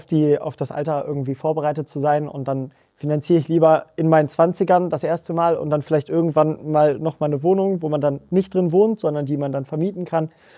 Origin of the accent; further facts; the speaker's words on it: Netherlands; German is a second language; Und als Holländer bauen wir halt ganz gerne.